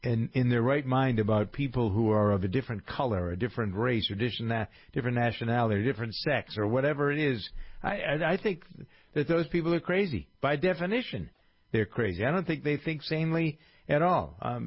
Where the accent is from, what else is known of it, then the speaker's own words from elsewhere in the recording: Framingham, Massachusetts, United States; my friend who's chairman of the city council in my hometown of Framingham.